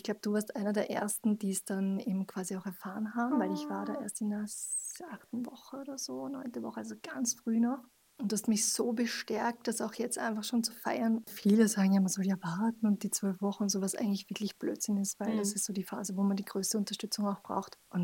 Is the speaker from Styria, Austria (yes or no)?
no; Vienna, Austria; now in Burgersdorf, Austria; Ich bin in Wien aufgewachsen und wohne jetzt mittlerweile mit meinem Mann in Burgersdorf draußen.